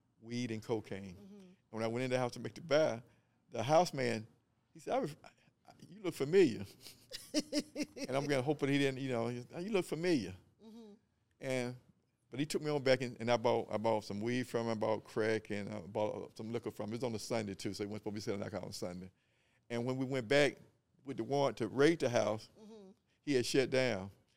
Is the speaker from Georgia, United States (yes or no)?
yes; Atlanta, Georgia, United States; Well, see, my situation, I was raised in Atlanta all my life.